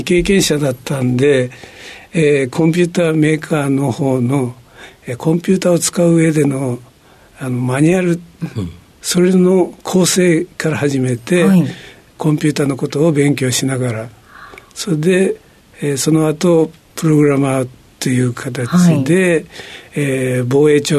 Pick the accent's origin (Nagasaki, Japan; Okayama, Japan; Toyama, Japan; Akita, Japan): Nagasaki, Japan; 長崎県の五島列島といった島国でございます。